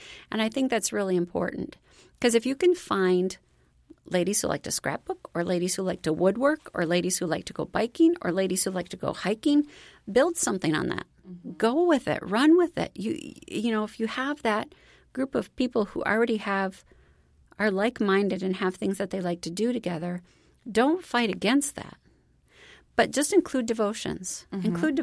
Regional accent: United States; Again, I grew up in the United States. It was my whole life until I was 50-some.

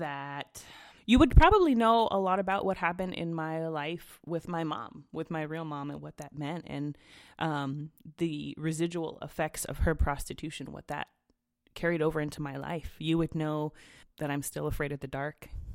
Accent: California, United States; Because you said Papa, and I'm from California, and Papa is Spanish for potatoes.

